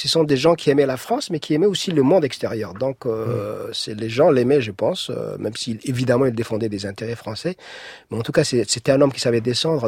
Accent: Djibouti; born or raised there

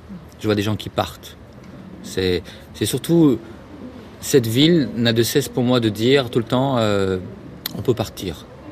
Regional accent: Beirut, Beirut Governorate, Lebanon; moved away as an adult; now in Paris, France; Même si je suis pas né ici, mais j'ai quitté Beyrouth à un moment donné pour soi-disant faire mes études, continuer mes études à Paris.

